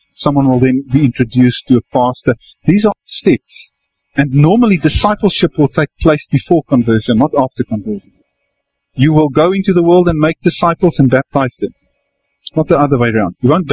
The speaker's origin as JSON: {"language": "English", "country": "South Africa", "said": "And I say, \"La, Habibi, no, I'm South African. Bafana Bafana, no Mandela.\""}